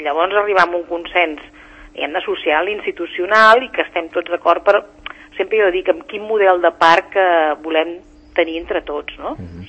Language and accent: Catalan; Sant Cugat, Catalonia, Spain; jo també sóc de Sant Cugat